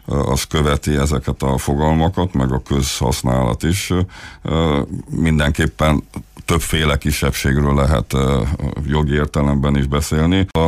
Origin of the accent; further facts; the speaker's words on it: Transylvania, Romania; Hát mi Transzilvániába jöttünk, nem Dracula országából, hanem mi egy erdélyi magyarok vagyunk